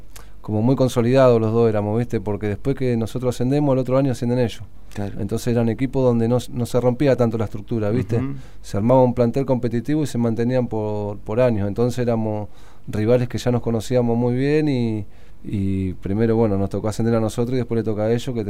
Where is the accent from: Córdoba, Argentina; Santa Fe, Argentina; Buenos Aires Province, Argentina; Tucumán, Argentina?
Buenos Aires Province, Argentina; Moreno; vivo en Moreno, nací ahí.